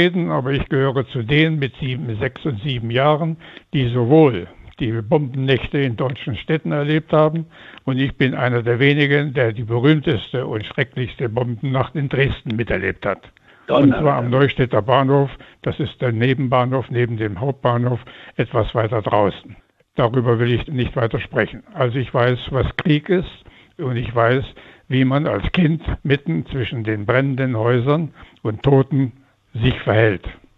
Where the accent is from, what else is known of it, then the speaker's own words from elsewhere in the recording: Poland; Ich komme aus Polen, deshalb bin ich also ein bisschen östlicher noch orientiert.